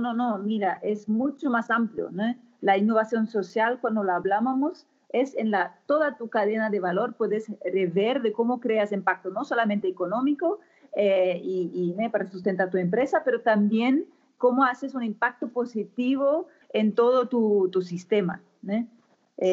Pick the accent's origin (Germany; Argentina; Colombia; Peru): Germany; Spanish is a second language; also born or lived in Spain; now in Brazil; a mí me encanta España, soy alemana, ¿no? Hoy vivo en Brasil, pero viví 7 años en España